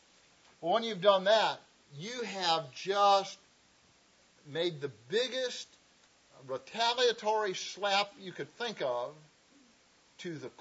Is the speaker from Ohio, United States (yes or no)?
yes; Cleveland, Ohio, United States; I grew up in Cleveland. Cleveland's been in the news lately. It was not an easy town when I was there.